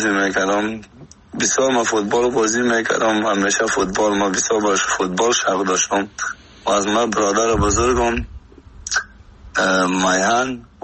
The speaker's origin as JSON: {"language": "Persian", "country": "Afghanistan", "moved": "as an adult"}